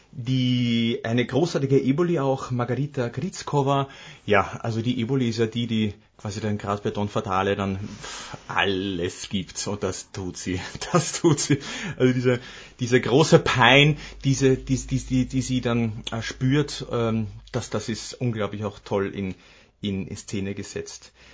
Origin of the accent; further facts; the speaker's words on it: Lower Austria, Austria; ich komme aus Niederösterreich